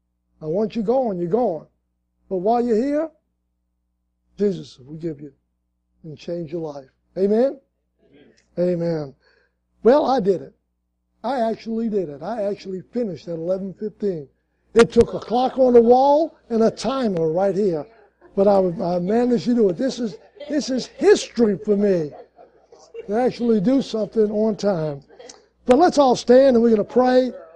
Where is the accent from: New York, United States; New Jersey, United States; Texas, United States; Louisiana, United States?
Louisiana, United States; Slidell; They said, where you from? I said, we're from Slidell.